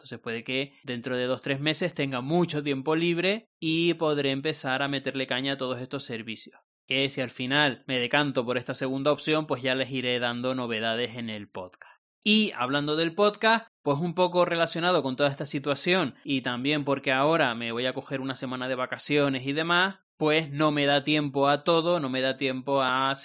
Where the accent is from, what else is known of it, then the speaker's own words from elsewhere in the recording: Canary Islands, Spain; now in Madrid, Spain; me vuelvo a Tenerife. Ustedes saben que yo soy de Tenerife, pero que llevo casi 6 años viviendo en Madrid. Y bueno, he decidido que es el momento de volver a mi tierra